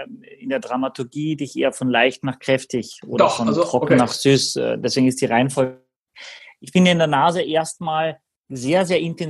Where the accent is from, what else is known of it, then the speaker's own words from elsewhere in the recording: Austria; moved away as an adult; now in Hamburg, Germany; als Österreicher in Hamburg leben seit über 20 Jahren